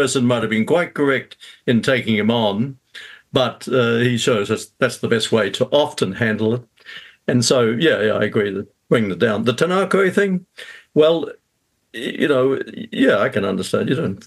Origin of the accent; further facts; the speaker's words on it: Queensland, Australia; my home state of Queensland